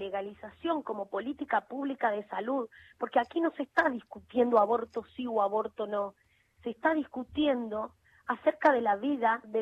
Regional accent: Santiago del Estero, Argentina; yo te voy a dar un ejemplo que es de donde vengo, de la provincia de Santiago del Estero.

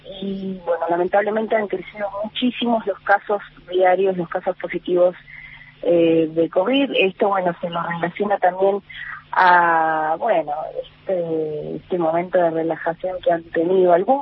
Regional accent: Perito Moreno, Santa Cruz, Argentina; also born or lived in Buenos Aires; hace 6 años aproximadamente volví, porque yo soy oriunda de Perito Moreno, después me fui a estudiar a Buenos Aires, muchos años allí, estudié, trabajé, y bueno, se dio la oportunidad de volver al lugar en que me vio nacer

